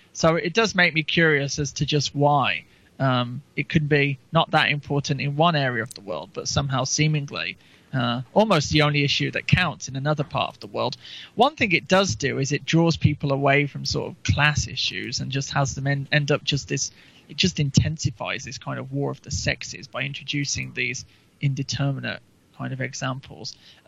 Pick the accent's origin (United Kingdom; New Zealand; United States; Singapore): United Kingdom; England; because my history as an English person did not intertwine so intimately with that of the white Americans working there.